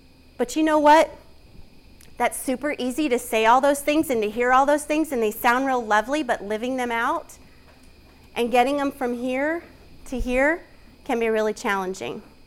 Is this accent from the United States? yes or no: yes; California, United States; born there; I was born in California. And my dad remained in California. My mom kind of moved all over the place.